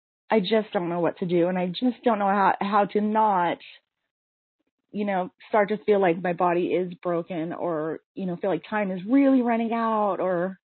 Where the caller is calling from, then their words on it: Salt Lake City, Utah, United States; I'm calling from Salt Lake City.